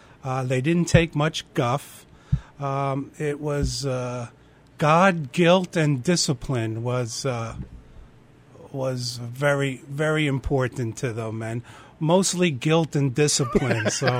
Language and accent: English; Southampton, New York, United States; I grew up in the town of Southampton. I was born in Southampton Hospital, 1959 on March 21st.